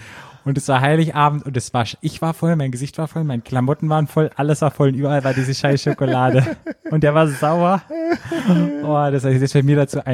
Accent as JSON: {"language": "German", "region": "Baden-Württemberg", "country": "Germany", "said": "bei uns im Schwarzwald sagen wir Sachet."}